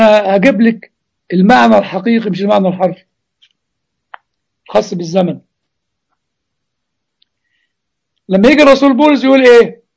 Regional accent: Egypt; عندنا في مصر لك حط في بطنك بطيخة صيفي

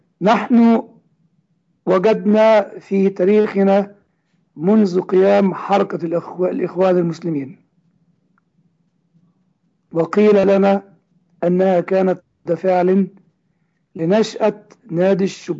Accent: Egypt; ولكنني كمصري أعيش في المهجر أو بالدقة أعيش في المنفى بعد أن طردت من الكنيسة القبطية

